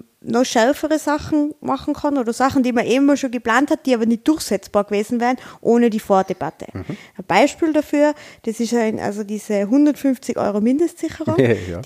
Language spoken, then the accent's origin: German; Tyrol, Austria; was uns als Tiroler natürlich am meisten schmerzt.